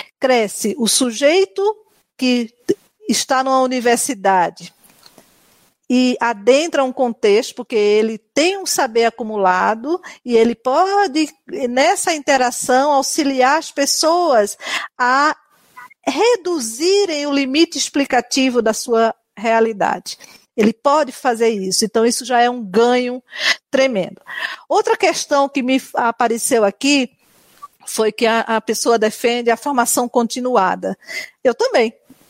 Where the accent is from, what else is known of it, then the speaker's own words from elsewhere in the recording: Recife, Pernambuco, Brazil; eu sou de Recife, estou vendo os conterrâneos aqui